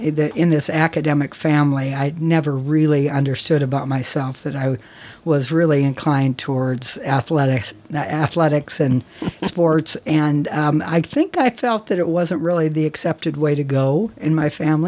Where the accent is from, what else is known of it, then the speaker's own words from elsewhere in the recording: Kennewick, Washington, United States; No, I am not. But I am a Washingtonian.